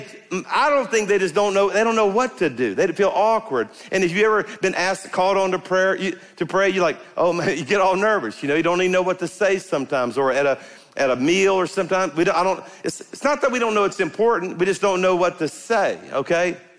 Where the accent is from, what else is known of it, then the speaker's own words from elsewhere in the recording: Louisiana, United States; Anyway, I'm a Cajun.